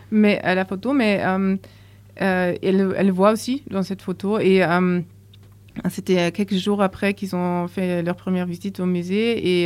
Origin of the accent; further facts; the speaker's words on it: Berlin, Germany; French is a second language; moi je viens de Berlin. En fait, j'ai vécu 15 ans à Berlin.